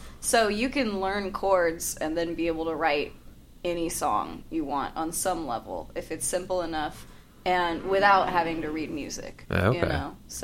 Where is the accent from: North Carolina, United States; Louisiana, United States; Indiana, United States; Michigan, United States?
North Carolina, United States; also born or lived in Aberdeen / Southern Pines; I was born in North Carolina originally. Oh. All my family lives there.